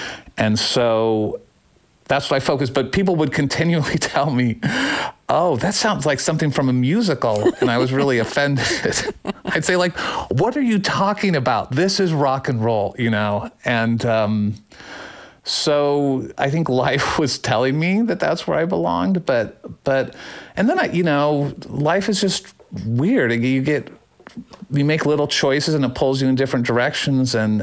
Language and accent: English; Phoenix, Arizona, United States; born or raised there